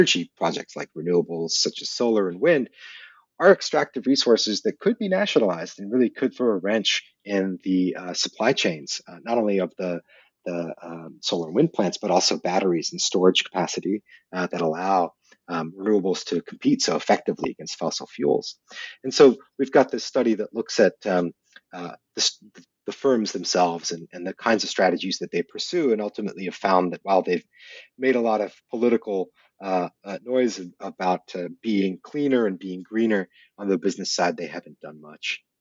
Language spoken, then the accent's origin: English; San Diego, California, United States; my local bookstore back where I grew up in San Diego called Warwick's.